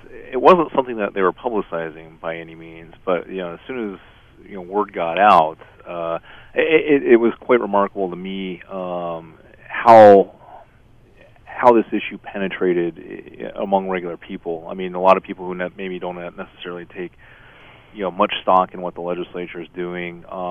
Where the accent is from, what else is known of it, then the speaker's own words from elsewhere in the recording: Colorado, United States; in California, and I'm from Colorado